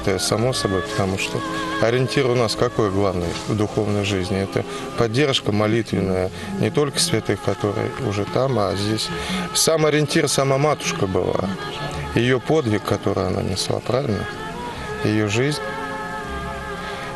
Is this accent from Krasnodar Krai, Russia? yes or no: yes; Krasnodar, Krasnodar Krai, Russia; also born or lived in Central Russia; Я так с Краснодара, а жил в Центральной России.